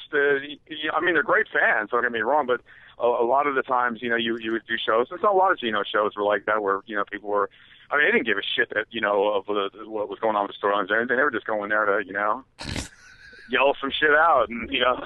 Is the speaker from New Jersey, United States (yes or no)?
yes; New Jersey, United States; accent: New Jersey; moved away; when I first moved down there, my New Jersey accent was very strong, but I lost a lot of it